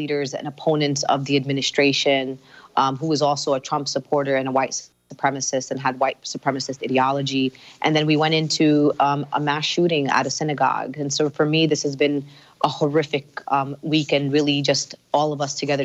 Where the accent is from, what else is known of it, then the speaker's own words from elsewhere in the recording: United States; As a person of faith and as an American, I was horrified.